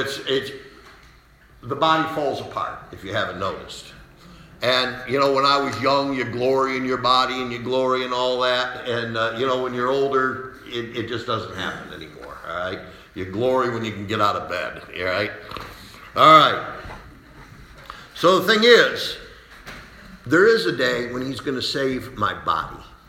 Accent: Salamanca, New York, United States; born there; Because I was born in Salamanca, New York, April 2nd, 1954.

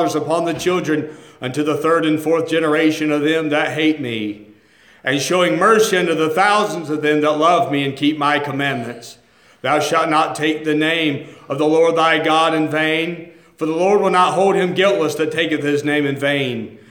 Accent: Mocksville, North Carolina, United States; I'm from Mocksville.

